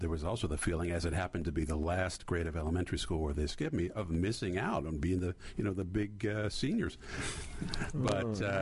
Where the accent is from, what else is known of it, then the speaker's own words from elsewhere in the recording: Silver Spring, Maryland, United States; I'm actually from Silver Spring, just across the river, but I've been away for most of the last 35 years.